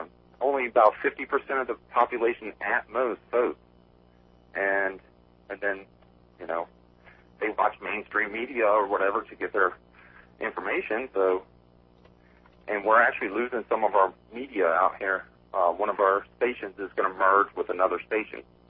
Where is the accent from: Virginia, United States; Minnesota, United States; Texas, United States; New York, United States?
Virginia, United States; also born or lived in Louisiana; Well, I was born in the Bible Belt in Virginia. Left Virginia for Louisiana.